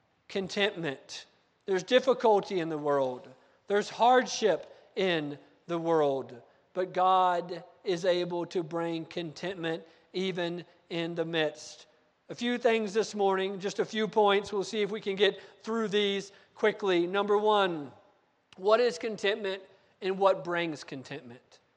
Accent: West Palm Beach, Florida, United States; also born or lived in Gallup, New Mexico; When I was born in Gallup, New Mexico, and then not long after that, my parents went back to West Palm Beach, Florida, because everybody got sick in New Mexico.

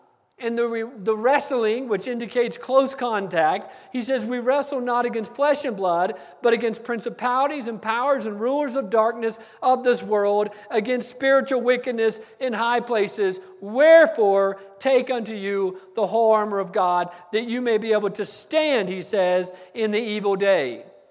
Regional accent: United States; I grew up on the Navajo Indian Reservation. The Navajo Indians and their Navajo culture have a lot of things that they do.

